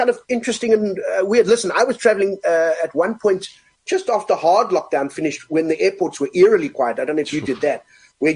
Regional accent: Cape Town, Western Cape, South Africa; I grew up in Funderbell Park all those many years ago

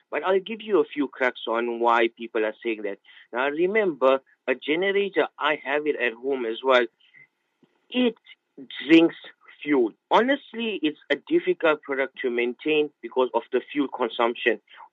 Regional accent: Isipingo Beach, KwaZulu-Natal, South Africa; they're asking me, where are you from? And I said, I'm from Isipingo Beach.

